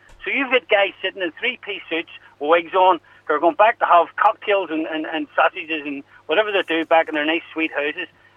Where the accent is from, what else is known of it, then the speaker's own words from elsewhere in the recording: Belfast, Northern Ireland, United Kingdom; I'm originally from West Belfast, you know what I mean?